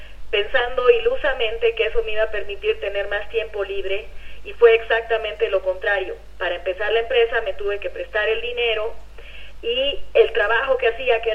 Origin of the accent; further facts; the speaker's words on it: Bolivia; Somos de Bolivia.